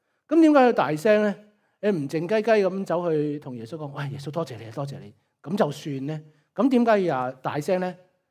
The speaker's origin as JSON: {"language": "Cantonese", "country": "China", "said": "即是我们中国人有句说话啦，知恩莫忘报，是吧？"}